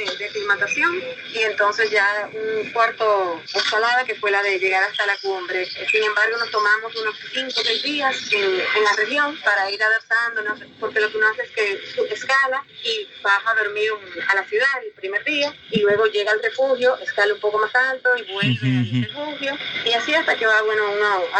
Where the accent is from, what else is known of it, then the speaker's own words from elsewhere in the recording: Dominican Republic; Somos los dominicanos que estamos aquí en Rusia